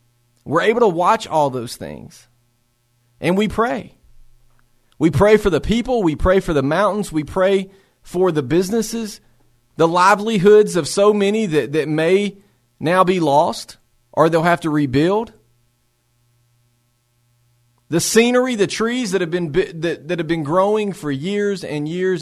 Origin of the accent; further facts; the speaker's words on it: Tennessee, United States; moved away as an adult; now in Knoxville, United States; I'm a transplant to the Knoxville, to East Tennessee. But growing up in Middle Tennessee, every single summer, we went to vacation in Gatlinburg.